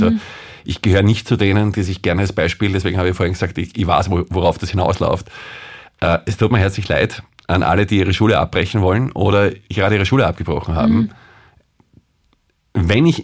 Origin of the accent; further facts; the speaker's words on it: Salzburg, Austria; born there; now in Krems, Austria; ich bin gebürtiger Salzburger, der in Wien für ganz Österreich arbeitet, aber in Krems lebt.